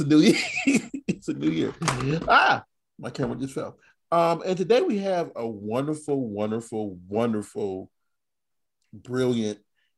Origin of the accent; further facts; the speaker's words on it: Midwest, United States; Oh, I'm from the Midwest. I'm used to these.